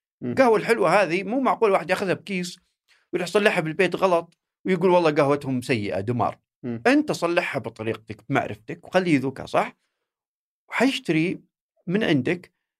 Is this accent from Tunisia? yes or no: no; Saudi Arabia; هي بدأت عندنا في السعودية يمكن 2012-13